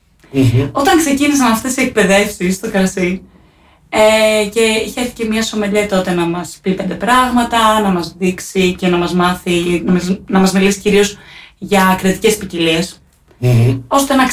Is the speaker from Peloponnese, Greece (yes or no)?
yes; Glykovrysi, Peloponnese, Greece; Εγώ μεγάλωσα στη Λακωνία, όπως ανέφερα πριν, στη Κλυκόβρη της Λακωνίας